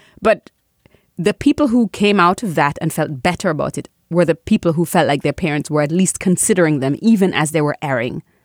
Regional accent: Jamaica; But I'm Caribbean. I'm Jamaican.

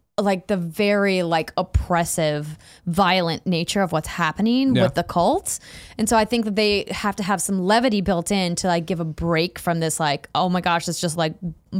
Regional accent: North Dakota, United States; I mean, I'm from North Dakota, so like, I get it.

